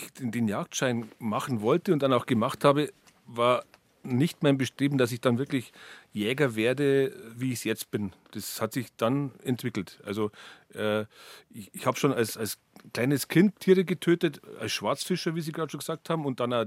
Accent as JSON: {"language": "German", "town": "Kulbing", "region": "Bavaria", "country": "Germany", "tie": "born or raised there", "said": "in meiner Kindheit im Berchtesgadener Land. Ich bin da in Kulbing bei Leobendorf bei Laufen aufgewachsen"}